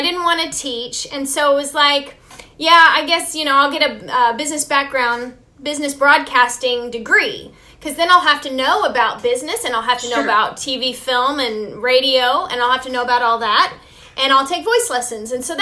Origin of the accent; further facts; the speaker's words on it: Albuquerque, New Mexico, United States; also born or lived in Houston, Texas; I grew up in New Mexico and Texas, and we kind of went, our family moved back and forth, so I feel like I grew up in both parts of the country, and Albuquerque and Houston, to be specific.